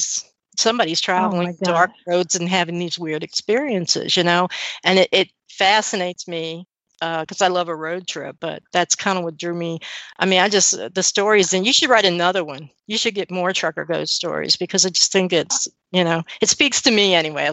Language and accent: English; New Orleans, Louisiana, United States; So, you know, I'm from New Orleans.